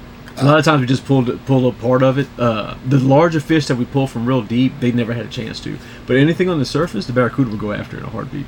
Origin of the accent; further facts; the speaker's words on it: Louisiana, United States; and growing up in Louisiana especially, I mean, I guess, you know, alligators were a daily thing.